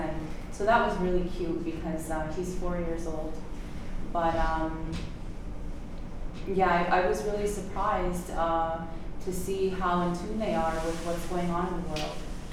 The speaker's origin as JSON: {"language": "English", "town": "Kahnawake", "region": "Quebec", "country": "Canada", "said": "I'm from the Mohawk community of Bunawagi."}